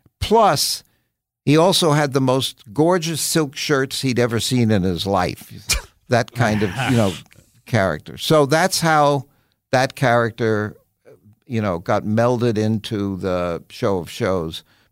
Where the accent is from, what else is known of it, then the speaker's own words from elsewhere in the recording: New York City, New York, United States; you're a little kid growing up in the West Side of New York